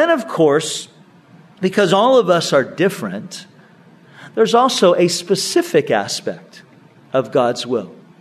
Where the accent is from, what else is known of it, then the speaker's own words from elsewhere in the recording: California, United States; now in Vista, United States; Now, I grew up in Orange County. That was my roots. That's where I grew up.